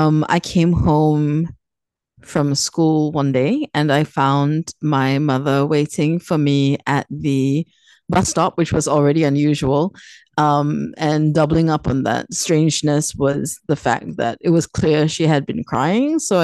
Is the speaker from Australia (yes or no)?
no; Singapore; I started to realize that a lot of the work I was putting out dealt with experiences growing up in Singapore, living there as a young adult.